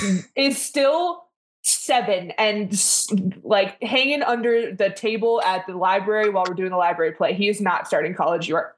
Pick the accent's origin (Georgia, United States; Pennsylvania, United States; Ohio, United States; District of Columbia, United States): Ohio, United States; Cleveland; I am from Cleveland, like Jen, currently living in upstate New York.